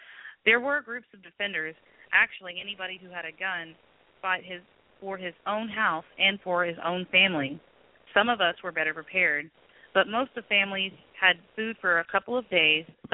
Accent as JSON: {"language": "English", "country": "Bosnia & Herzegovina", "second_language": "English", "said": "Be patient with my English, I'm from far away. I am from Bosnia"}